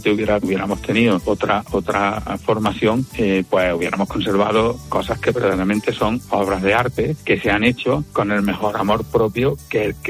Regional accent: Rute, Andalusia, Spain; Y mi afición me viene que yo empiezo a buscar la historia de mi pueblo. Yo soy de Rute.

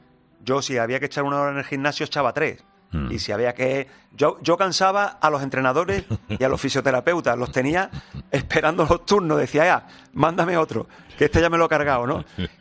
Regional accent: Spain; Esto es España. Nosotros somos españoles. Esta es nuestra cultura.

